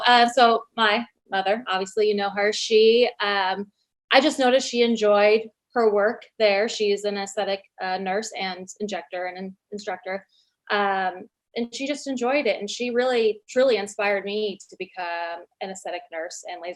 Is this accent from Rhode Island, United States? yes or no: no; Scottsdale, Arizona, United States; I am from Scottsdale, Arizona.